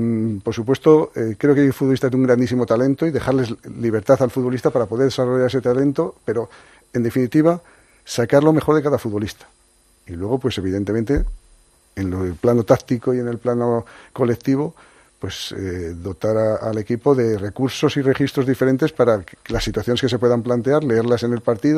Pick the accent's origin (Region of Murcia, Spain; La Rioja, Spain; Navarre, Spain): La Rioja, Spain; Haro; yo he ido a mi pueblo, a Haro, lo voy a decir, que ya lo sabéis que soy de Haro.